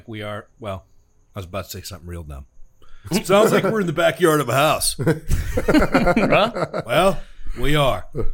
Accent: Maryland, United States; No, growing up in Maryland was good. It's a really, really, like... It's a very pretty place.

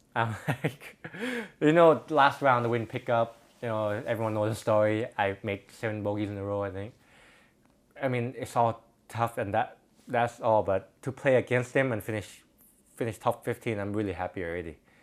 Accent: Thailand; English is a second language; I was going to say, I'm from Thailand. I'm your biggest fan.

